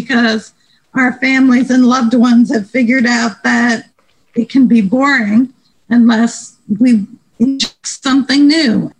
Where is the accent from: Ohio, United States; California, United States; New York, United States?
New York, United States; New York City; And, you know, I grew up in New York City. So, you know, there were Jewish delis